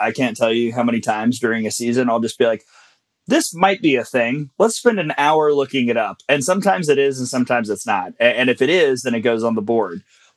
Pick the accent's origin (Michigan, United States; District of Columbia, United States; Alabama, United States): Alabama, United States; Birmingham; born there; You know, I was born in Birmingham, hour from Tuscaloosa.